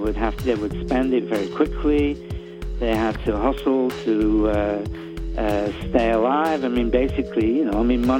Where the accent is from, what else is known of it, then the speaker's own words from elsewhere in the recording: Manchester, North West England, United Kingdom; where I grew up in Manchester and the kind of economic culture that city had and the way it has imprinted itself on me.